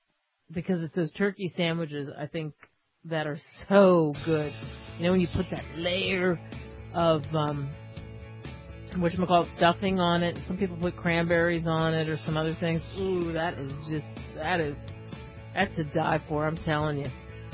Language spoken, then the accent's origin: English; United States; every time I say, oh, I'm from New York or Jersey, people look at me like, well, you don't seem like you're from there.